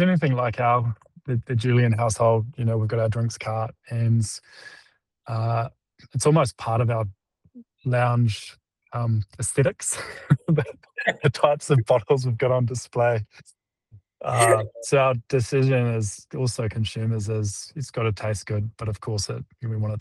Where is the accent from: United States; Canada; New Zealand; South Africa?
New Zealand; We're Kiwi though, right?